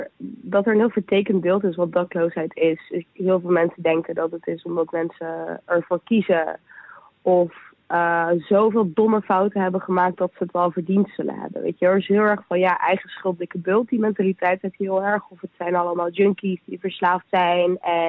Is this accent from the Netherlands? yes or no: yes; Rotterdam, South Holland, Netherlands; ik kom uit Rotterdam en ik ben 27 jaar oud.